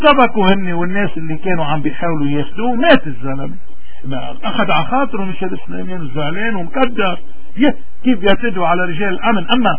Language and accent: Arabic; Lebanon; نحن بدنا نعرف كلبنانيين مين اللي ودى هودي اللي دفنوا حزب الله